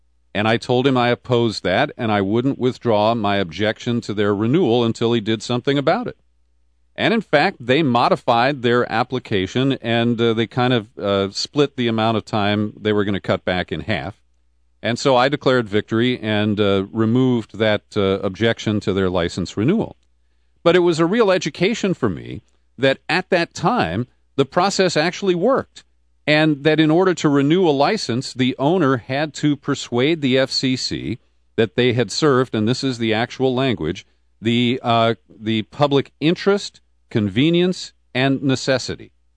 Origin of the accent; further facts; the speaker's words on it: Cincinnati, Ohio, United States; the Top 40 station that I listened to in my hometown of Cincinnati.